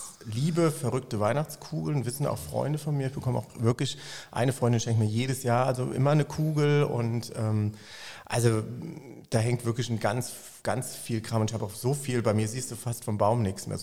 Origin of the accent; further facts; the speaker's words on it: Koblenz, Rhineland-Palatinate, Germany; born there; gebürtiger Koblenzer mit Leib und Seele